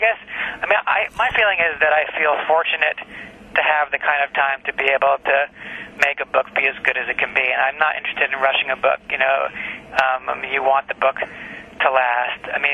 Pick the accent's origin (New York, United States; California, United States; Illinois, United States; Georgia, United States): New York, United States; New York City; I grew up on the Upper West Side, like these characters did.